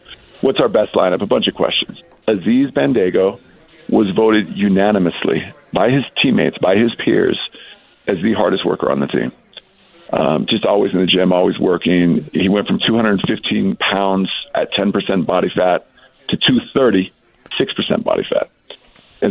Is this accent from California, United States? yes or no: yes; Danville, California, United States; You know, it's like I grew up in Danville, California.